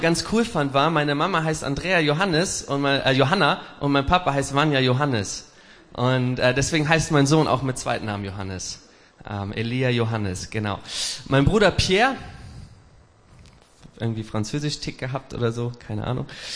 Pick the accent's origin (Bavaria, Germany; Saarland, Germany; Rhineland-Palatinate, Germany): Rhineland-Palatinate, Germany; Neuwied; born there; Ich bin 20.04.1991 geboren in Neuwied.